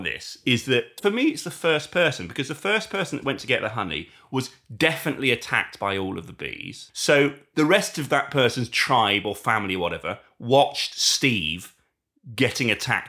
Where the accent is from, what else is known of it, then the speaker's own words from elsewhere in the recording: Canada; now in London, United Kingdom; from Canada, but living in London.